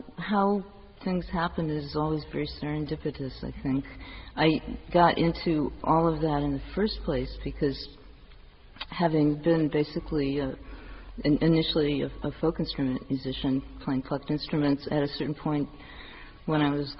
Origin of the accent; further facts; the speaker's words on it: Chicago, Illinois, United States; I'm from Chicago